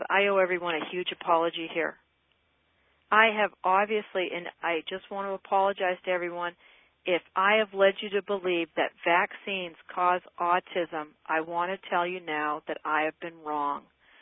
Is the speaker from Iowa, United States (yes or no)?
no; West Virginia, United States; I've taken much heat because I'm originally from West Virginia.